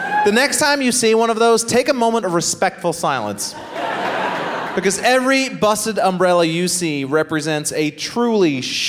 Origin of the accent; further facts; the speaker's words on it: Massachusetts, United States; now in New York City, United States; I grew up in Massachusetts, but I do live in New York City now.